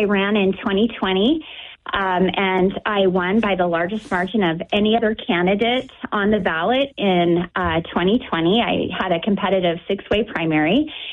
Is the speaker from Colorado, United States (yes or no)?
no; Helena, Montana, United States; I was born and raised in Helena, graduated from Capitol High School, earned my bachelor's degree from Carroll College, my master's degree from University of Montana.